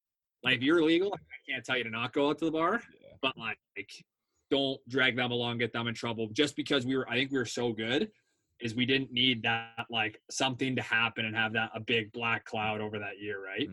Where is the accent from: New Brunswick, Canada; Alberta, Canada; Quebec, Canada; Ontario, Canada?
Ontario, Canada; Windsor; just because I'm from Windsor and I worked out here